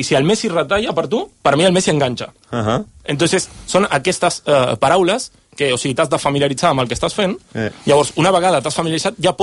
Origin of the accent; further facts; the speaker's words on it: Argentina; now in Spain; jo sóc argentí, porto 8-9 anys aquí a Catalunya